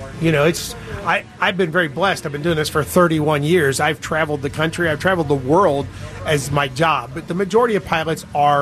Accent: Louisville, Kentucky, United States; I'm from Louisville, Kentucky

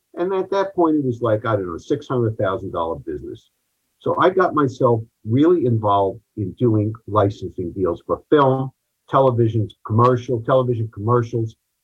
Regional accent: New York, United States; over my dead body, I'm a New Yorker and I'm not going.

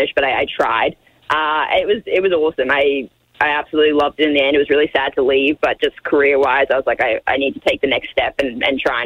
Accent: Australia; I am Australian, after all.

